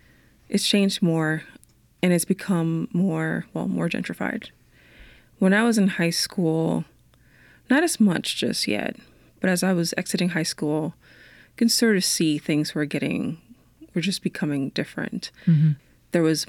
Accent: Dominican Republic; moved away; Like, obviously, I know where I'm from, but no one had ever asked me that before. Yeah. Because I had just been, you know, in the Dominican Republic all my life.

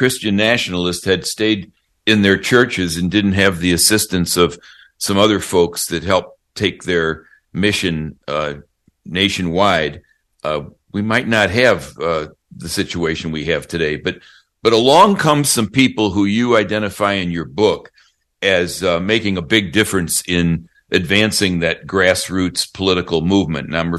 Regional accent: St. Louis, Missouri, United States; And I grew up in St. Louis. I was going to a Catholic school.

